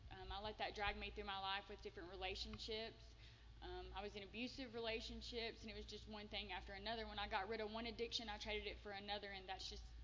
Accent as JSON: {"language": "English", "town": "Crossville", "region": "Tennessee", "country": "United States", "said": "I'm from Tennessee, a little old town in Tennessee, Crossville. I grew up, I had a really good childhood."}